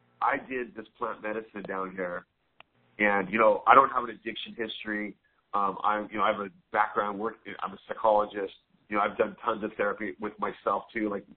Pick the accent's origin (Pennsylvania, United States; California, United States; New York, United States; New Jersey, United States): California, United States; Los Angeles; I come from a background of trauma, growing up in the East Los Angeles area, the gang area.